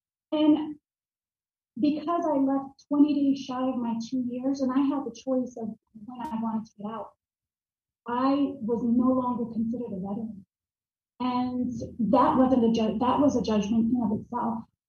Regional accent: Brooklyn, New York, United States; also born or lived in Miami; So growing up in Brooklyn, New York, and then I moved to Florida, to Miami, Florida, where I graduated early from high school

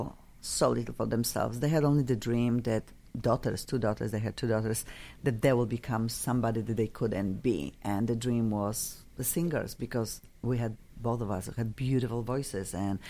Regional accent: Poland; English is a second language; I came from Poland.

